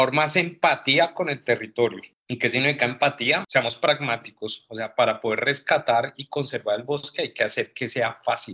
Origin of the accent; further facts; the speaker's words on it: Colombia; Afuera, los colombianos que trabajamos en estos temas somos como la vedette